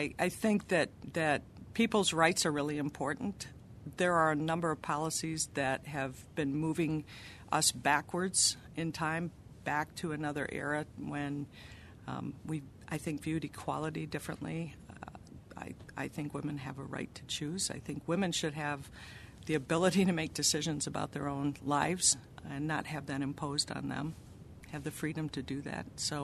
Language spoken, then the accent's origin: English; Michigan, United States; also born or lived in Argentina; I'm originally from Michigan. My dad, as I said, is a minister. We lived out of the country when I was a kid. We lived out in Argentina.